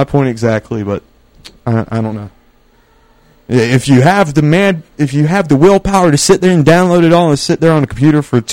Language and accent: English; Georgia, United States; I mean, I grew up in Miller County, even though I went to a Bainbridge school. I grew up in Miller County.